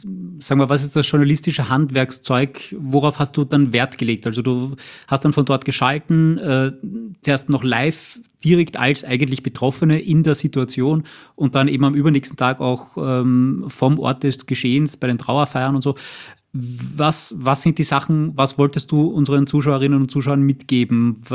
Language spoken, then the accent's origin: German; Austria; habe einfach nicht glauben können, dass sowas auch bei uns in Österreich passiert